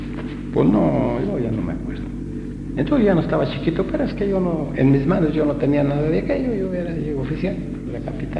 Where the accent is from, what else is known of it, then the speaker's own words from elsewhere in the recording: La Piedad, Michoacán, Mexico; Y entonces ahí en la Piedad estábamos de destacamento, en mi tierra. Bueno, mi tierra es allá, pues la cabecera.